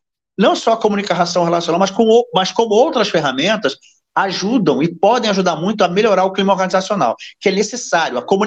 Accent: Rio de Janeiro, Brazil; also born or lived in São Paulo; now in Niterói, Brazil; eu sou do Rio de Janeiro, 32 anos em São Paulo, né? Agora eu estou, na verdade, estou entre Rio e São Paulo, né? Eu estou no Vale do Paraíba hoje, Taubaté, mais especificamente, mas a minha residência principal, já nos últimos 3 anos, é Niterói, Rio de Janeiro.

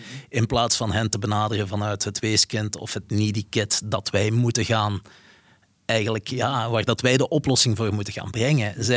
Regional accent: Flanders, Belgium; Ik van België. Toen kreeg ik de vraag, zit je een Wal of een Vlaming? Ik zei, ik ben Vlaming.

